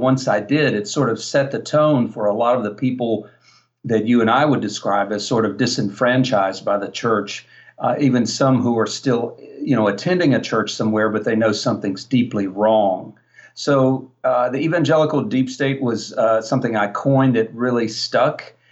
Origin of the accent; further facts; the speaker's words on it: Alabama, United States; I'm from the States, from Alabama, a Southern boy